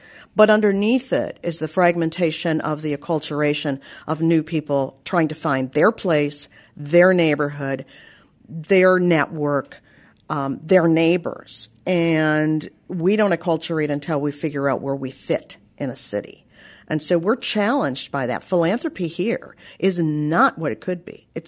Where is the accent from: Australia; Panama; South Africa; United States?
United States; Minnesota; I come from Minnesota, which is the Twin Cities, which is the old city. And I'm blessed by being able to have that perspective of growing up in an old city and now living in a new city